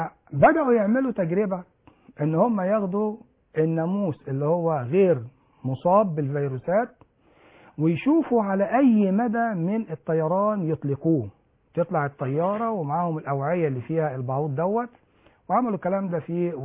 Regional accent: Egypt; كان موجود عندنا في مصر وفي بعض الافراد بيصابوا بيه

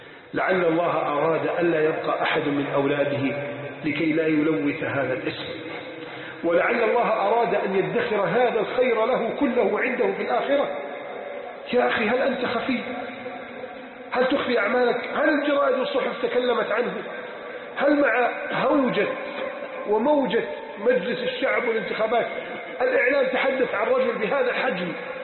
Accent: Egypt; بلدنا مصر

